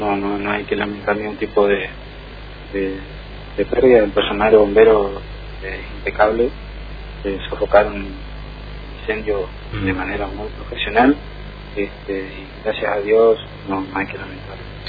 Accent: Posadas, Misiones, Argentina; yo hace pocos años vivo acá, pues, soy de Posada, o sea que no hace mucho tiempo

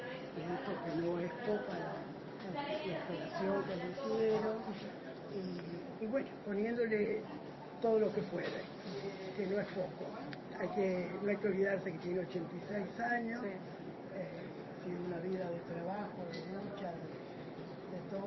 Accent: Rosario, Santa Fe, Argentina; Yo soy rosarina.

